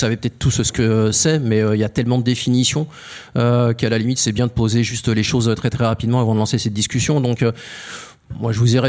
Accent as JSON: {"language": "French", "town": "Paris", "region": "Île-de-France", "country": "France", "tie": "born there", "said": "Je suis né à Paris et puis j'ai pas fait autre chose que du métro et autres."}